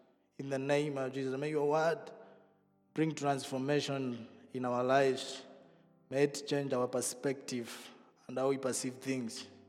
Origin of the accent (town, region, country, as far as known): Kenya; now in Netherlands